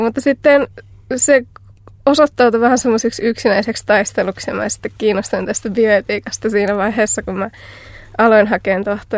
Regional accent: Ylöjärvi, Pirkanmaa, Finland; now in Tampere, Finland; No, mä oon syntynyt Ylöjärvellä ja asunut sitten 10 vuotta Kurussa siinä lähellä, joka kyllä nykyään kuuluu Ylöjärveen, ja sitten Tampereella lukioajoista eteenpäin, että vaikka mä oon siellä Itä-Suomen yliopistossa, niin mä asun kuitenkin Tampereella.

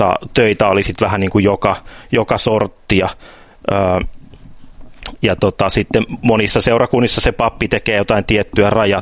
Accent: Mäntsälä, Uusimaa, Finland; No mä oon Mäntsälästä, mä oon Mäntsälässä ollut papihommissakin

